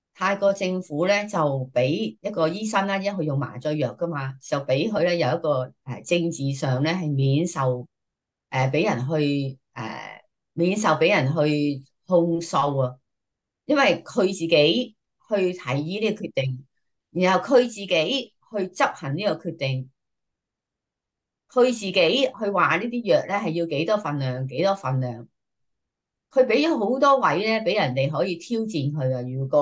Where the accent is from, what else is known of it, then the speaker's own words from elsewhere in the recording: Guangdong, China; accent: Cantonese; 我哋廣東話就話應該係袖手旁觀、隔岸觀火